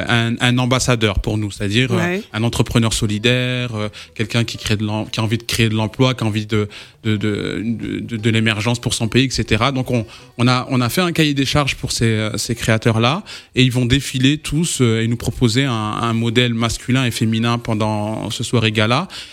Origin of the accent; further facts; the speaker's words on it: France; moved away as an adult; now in Mali; Je suis né en France, grandi en France, j'ai fait mes études en France.